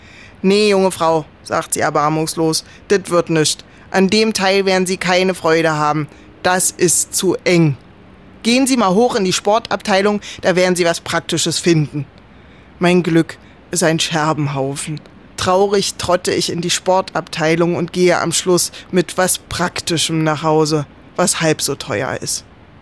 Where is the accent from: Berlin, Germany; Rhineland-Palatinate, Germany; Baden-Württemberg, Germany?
Berlin, Germany; Wir kommen aus dem Osten, aus der Hauptstadt der DDR.